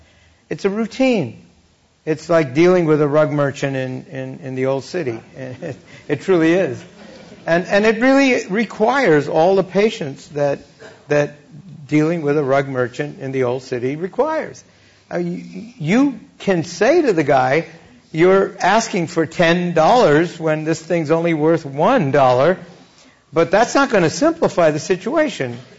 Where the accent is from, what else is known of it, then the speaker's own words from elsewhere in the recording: India; born there; I was born in India, a British subject. And I'm used to seeing a lot of differences in style.